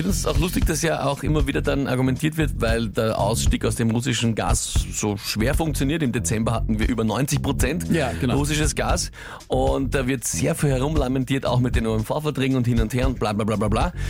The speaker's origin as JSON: {"language": "German", "country": "Austria", "said": "bei uns in Österreich"}